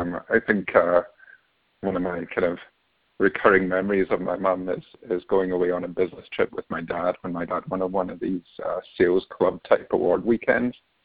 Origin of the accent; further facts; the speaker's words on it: Scotland, United Kingdom; moved away as an adult; now in United States; Yeah, I was born in Scotland and lived there until I was in my 20s and moved to the U.S. about 18 years ago.